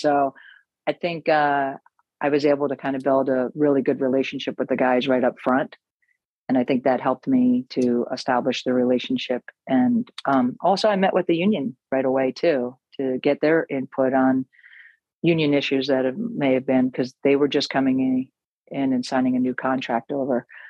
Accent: Montclair, New Jersey, United States; I'm a Jersey girl. I was born and raised in Montclair, New Jersey.

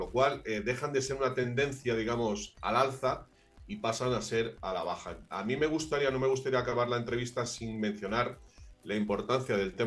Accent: Spain; Como español, me gustaría que la gente de otros países de habla hispana conociera algo muy interesante que está sucediendo

